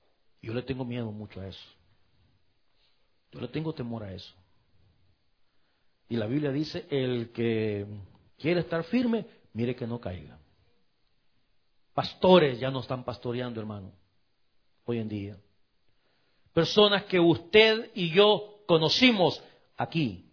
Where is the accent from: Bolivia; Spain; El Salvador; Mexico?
El Salvador; born there; mi país, donde yo nací, El Salvador